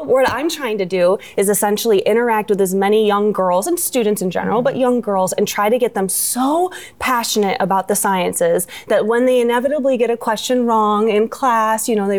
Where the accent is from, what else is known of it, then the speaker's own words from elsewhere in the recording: Kalamazoo, Michigan, United States; I'm from Kalamazoo, Michigan, so it's about an hour drive away from here-ish.